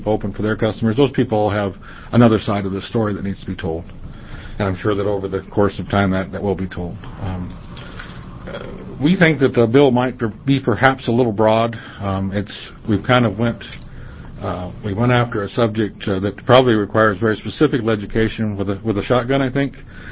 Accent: Lyons, Oregon, United States; I'm from Lyons, Oregon, up the canyon.

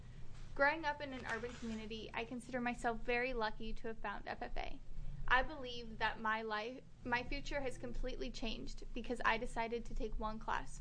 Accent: Milwaukie, Oregon, United States; I'm from Milwaukee, Oregon.

